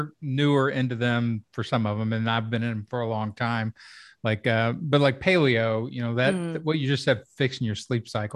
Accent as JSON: {"language": "English", "region": "Kentucky", "country": "United States", "said": "I'm from Kentucky. I've seen a lot of these nomenclatures being stolen and ruined."}